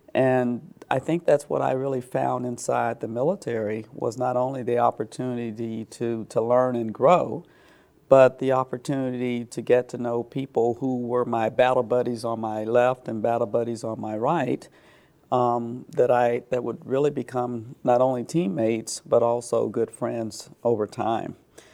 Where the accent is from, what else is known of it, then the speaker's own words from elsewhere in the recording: Texas, United States; also born or lived in Troy, Alabama; I was born in Troy, Alabama, as was my dad, who moved shortly after I was born to his duty station at Fort Hood, Texas. We lived there for 10 years and then moved to Fort Sam Houston for another 3 years.